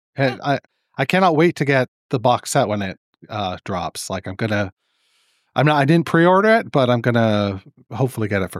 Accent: Waterford, Ontario, Canada; moved away as an adult; now in Toronto, Canada; I grew up without cable. We got cable. I left Waterford, my hometown, in 1994. And in the fall of 94, I came to Toronto to go to York University.

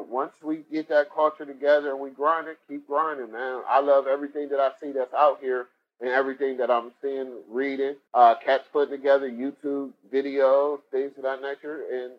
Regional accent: Cleveland, Ohio, United States; Like, if you go to my hometown, Cleveland, you got barbecue spot restaurant all over the place.

